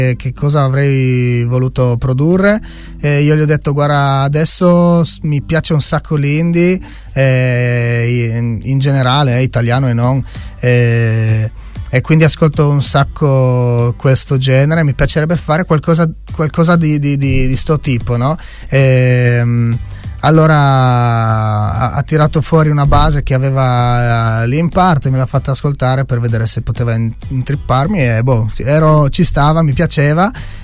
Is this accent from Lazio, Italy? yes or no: no; Forni Avoltri, Friuli-Venezia Giulia, Italy; io sono di Forni a Voltri. Preciso di Avoltri